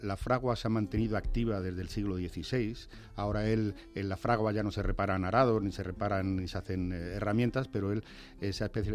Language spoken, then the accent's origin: Spanish; San Esteban del Valle, Castile and León, Spain; mi pueblo de procedencia, que es San Esteban del Valle, en la provincia de Ávila, todas las familias tienen apodo, que se llama apodo más que mote